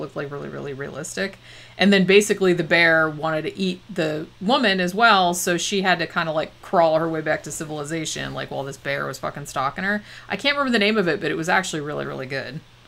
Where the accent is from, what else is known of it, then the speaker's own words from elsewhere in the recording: Florida, United States; where I grew up in Florida and other places that I knew of, it wasn't.